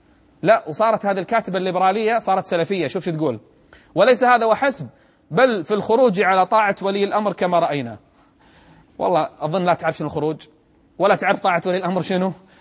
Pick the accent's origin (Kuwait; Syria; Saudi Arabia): Kuwait; عندنا بالكويت